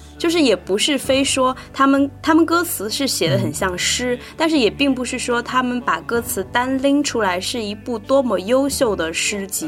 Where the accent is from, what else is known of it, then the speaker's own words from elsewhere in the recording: southern China, China; 因为我是南方人嘛，就是习惯了南方春天就是一年四季都有绿色之后，你到北方来生活其实是比较难接受北方的冬天